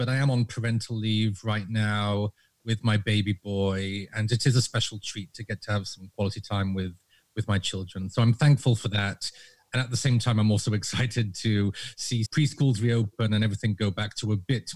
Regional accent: Israel; now in United States; I was born and raised in Israel to British parents, which is why I sound this way.

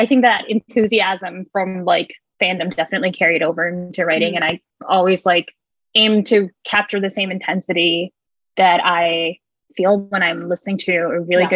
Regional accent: Indonesia; because I grew up in Indonesia, so I didn't know too many people at that point

